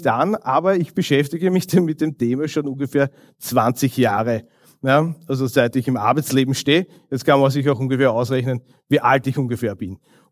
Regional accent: Vienna, Austria; born there; für mich als gebürtigen Wiener

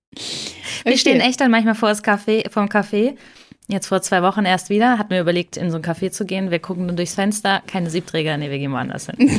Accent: Kassel, Hesse, Germany; also born or lived in Northern Germany; ich bin dieses Jahr 40 geworden, also ich habe mich genullt. Ich weiß noch nicht so ganz, wie ich das finden soll. Ich komme ursprünglich aus Kassel, war dann viel unterwegs im Norden Deutschlands, habe im Ausland gelebt und bin aber jetzt vor 2 Jahren wieder zurückgekommen in meine Heimatstadt

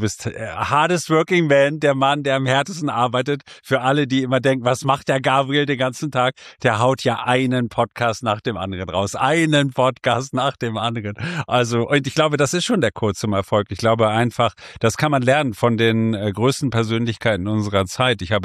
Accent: Nienburg, Lower Saxony, Germany; Ich bin in Nienburg an der Weser groß geworden

